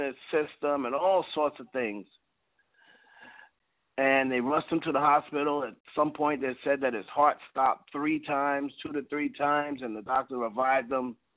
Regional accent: New York, United States; From growing up in New York and from knowing Lamar Odom a long time, Lamar Odom has had drug problems since high school.

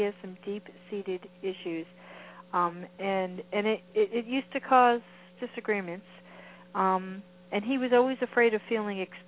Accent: Roxbury, New Jersey, United States; I grew up in Roxbury, but right around Morristown

